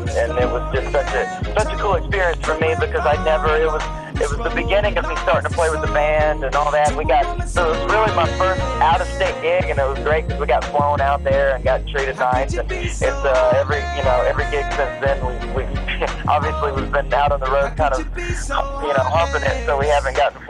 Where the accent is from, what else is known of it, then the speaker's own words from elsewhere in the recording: Atlanta, Georgia, United States; But I'm being from Atlanta, I'm a Georgia Tech fan, and I'm also a fan of Georgia as well, just being, you know, living in the state of Georgia.